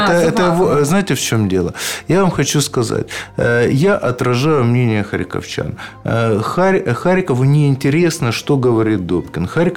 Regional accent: Kharkiv, Kharkiv Oblast, Ukraine; Я харьковчанин, и я стою на защите интересов харьковчан.

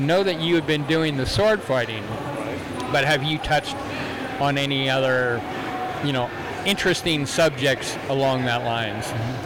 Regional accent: Nova Scotia, Canada; I was raised in Nova Scotia, Canada.

